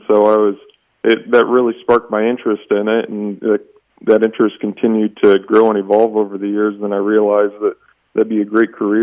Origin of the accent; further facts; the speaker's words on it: Illinois, United States; They saw that I was from Central Illinois and knew that I was interested in staying in the area eventually.